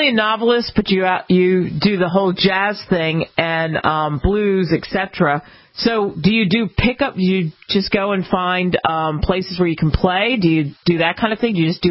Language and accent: English; Enid, Oklahoma, United States; the Oklahoma connection, being born and raised in Enid, Oklahoma.